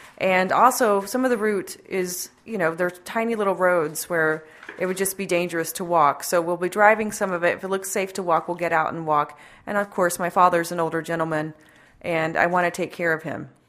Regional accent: Oklahoma, United States; growing up in Oklahoma, my family didn't really talk about their time before removal.

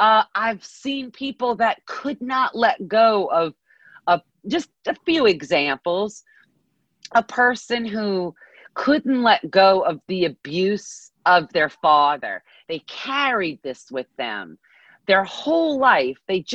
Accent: United States; I am a proud American, and I am not an American disser.

